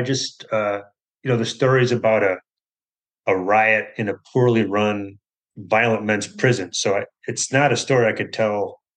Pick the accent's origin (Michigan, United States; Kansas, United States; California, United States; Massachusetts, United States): Michigan, United States; Grand Rapids; moved away as an adult; And Detroit is because I grew up in Michigan. I lived there till I was 18, and I've always been a big Detroit.